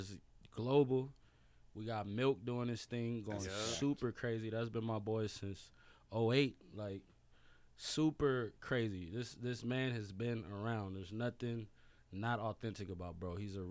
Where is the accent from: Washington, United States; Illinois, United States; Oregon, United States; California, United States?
California, United States; Los Angeles; I'm originally from Los Angeles, so just to see the city in shambles like that, it was super imperative that I did my thing.